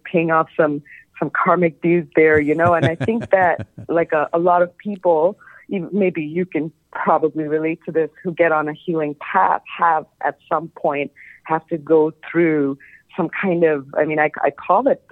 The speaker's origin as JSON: {"language": "English", "country": "Bangladesh", "tie": "born or raised there", "said": "growing up in Bangladesh, you know, there was a strong religion, sense of religion associated with spirituality here."}